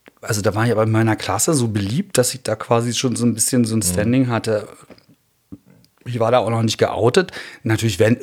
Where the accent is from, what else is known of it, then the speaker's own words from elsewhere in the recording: Berlin, Germany; ich bin in Haselhorst groß geworden.